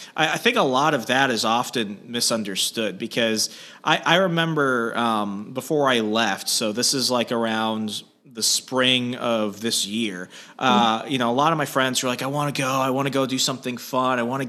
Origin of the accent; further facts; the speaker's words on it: Virginia, United States; I grew up in Northern Virginia over the past 10 years.